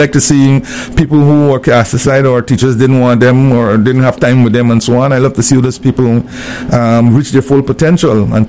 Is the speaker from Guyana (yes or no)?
yes; Guyana; when I came back from England, where I went and do my second degree, life was very rough in Guyana, extremely rough.